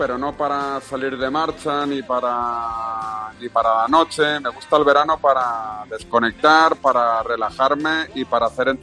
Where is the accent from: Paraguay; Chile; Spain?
Spain; Barcelona, Catalonia; Yo soy de Barcelona, sí, catalán.